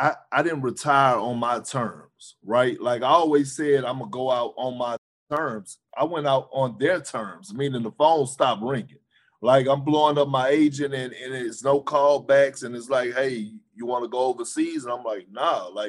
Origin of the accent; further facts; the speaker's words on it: Beaumont, Texas, United States; also born or lived in Boston, United States; when I was saying the culture change from Beaumont to Boston